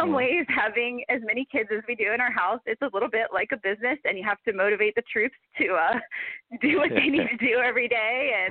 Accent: New Jersey, United States; Growing up in New Jersey, that kind of is what I think gave me a love for the beach

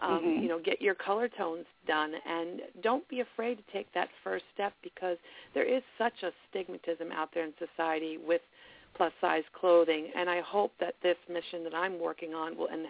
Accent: New England, United States; now in Los Angeles, United States; I'm from the East Coast, and I'm pouring out my empowerment to people on the East Coast, which it's so open here in plus size in L.A., and on the East Coast, especially where I'm from, New England, it's very quiet.

